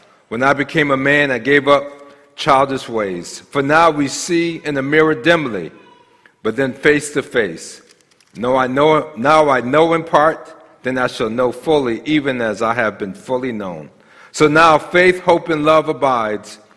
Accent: Maryland, United States; moved away as an adult; now in San Diego, United States; We're from Maryland. That's where we are. And so we're a long ways away from from Maryland. So I've been here since 2019 in the San Diego area.

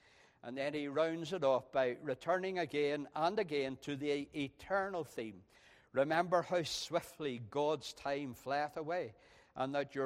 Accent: Ireland; and of course he was a Scot, and even as an Irishman, I had to look in to see exactly what was meant by a raveled hisp.

